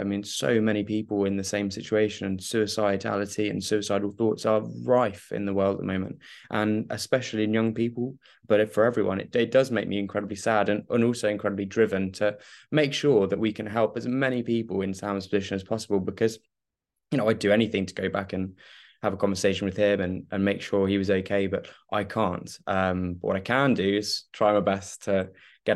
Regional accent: South East England, United Kingdom; I grew up in Kent with two other brothers and in the middle of nowhere.

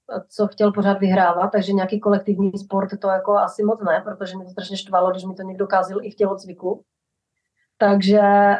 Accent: Ostrava, Moravian-Silesian Region, Czechia; Protože jsem rodilý Ostravák. I podle zvuku a přízvuku to jde slyšet.

